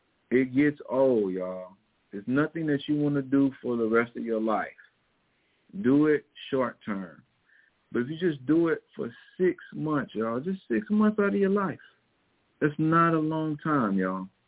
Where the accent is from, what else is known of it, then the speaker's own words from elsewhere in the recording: Missouri, United States; accent: Missouri; I guess my Missouri accent gets in the way, and they cannot fully understand what the hell I'm saying.